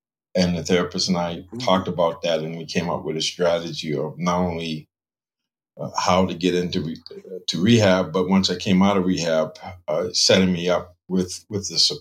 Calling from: Winthrop, Massachusetts, United States; I'm recording from Winthrop, Massachusetts, right next to Logan Airport. It borders East Boston and Revere, I believe.

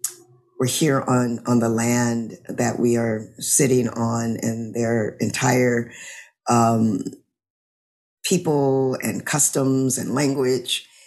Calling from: Louisiana, United States; I'm calling in from Louisiana.

